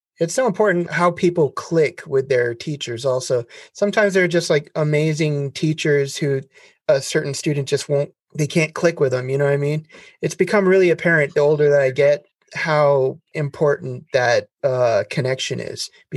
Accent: West Coast, United States; And I grew up on the West Coast of the US listening to, you know, like the Yeah, 8D and the Hollywood type

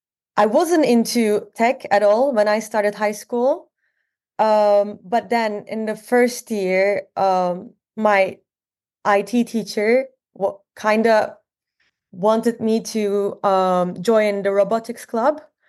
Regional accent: Istanbul, Turkey; moved away as an adult; now in London, United Kingdom; I was born in Istanbul, Turkey, and I moved in to London for uni in 2020.

